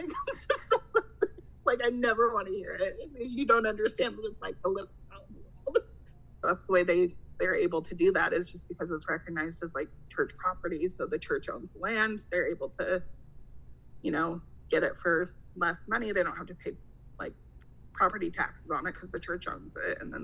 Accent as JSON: {"language": "English", "town": "Missoula", "region": "Montana", "country": "United States", "tie": "born or raised there", "said": "Growing up in Montana, even in Missoula, because Missoula is only like an hour north of Pinesdale"}